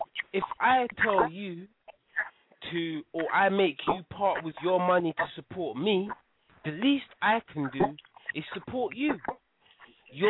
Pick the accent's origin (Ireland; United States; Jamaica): Jamaica; I was just saying, I am from Jamaica. One of his family relatives are from Jamaica. I've actually seen the man when I went on holiday to my my country of origin, Jamaica.